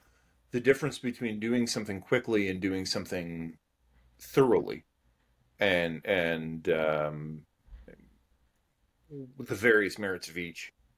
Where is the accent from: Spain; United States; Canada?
Canada; Well, I'm Canadian. We drink milk in bags.